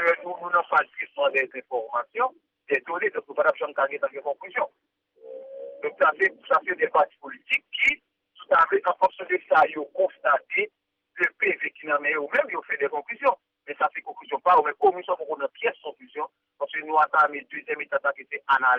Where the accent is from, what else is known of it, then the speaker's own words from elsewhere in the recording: France; Comme on vient de France, on s'en souvient